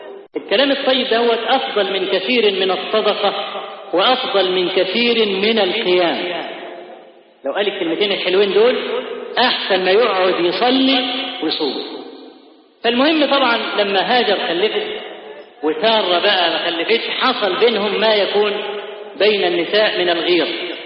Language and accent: Arabic; Egypt; وإحنا كمصريين أسد بلد أسد في حاجات